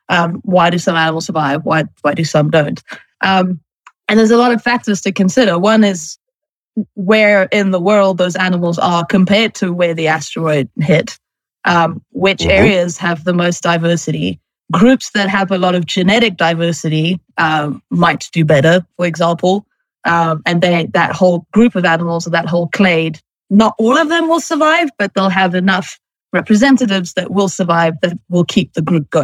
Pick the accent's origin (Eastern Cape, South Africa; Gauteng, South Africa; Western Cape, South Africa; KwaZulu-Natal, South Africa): Gauteng, South Africa; Johannesburg; So I'm from Johannesburg, South Africa, originally, and I had the great pleasure of doing a postdoctoral fellowship at the AMNH, where I met all of you lovely people, and I'm currently transitioning back to South Africa